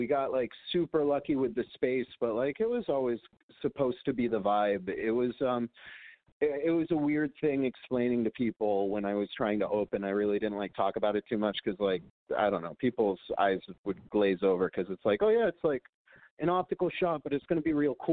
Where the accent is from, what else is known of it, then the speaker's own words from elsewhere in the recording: Bryn Mawr, Pennsylvania, United States; born there; also born or lived in London; I was born in Bryn Mawr, so that's interesting.